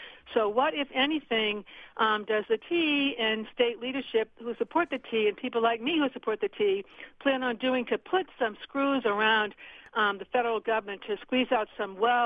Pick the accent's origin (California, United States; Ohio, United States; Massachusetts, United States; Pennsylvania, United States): Massachusetts, United States; Boston; now in Concord, United States; I've been taking the commuter rail for 30 years from Concord, and I grew up in Boston, so I have always, always used public transportation.